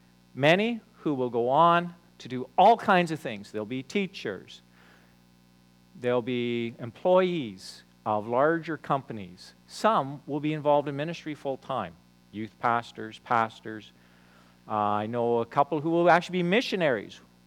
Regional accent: Toronto, Ontario, Canada; I grew up in Toronto. As a young kid, I grew up in an area, and most of my friends were actually Jewish.

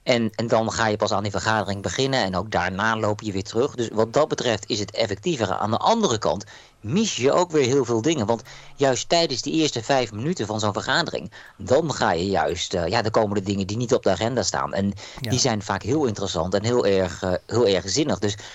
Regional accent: Netherlands; ik ben een Nederlander

